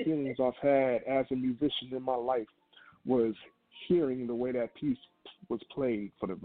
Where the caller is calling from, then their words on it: Brooklyn, New York, United States; I am calling from Brooklyn, New York.